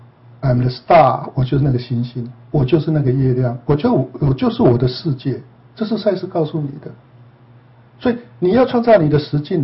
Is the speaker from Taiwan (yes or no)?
yes; Taiwan; 比如说我们从台湾来的，哦，我们父母是这样教我们的嘛，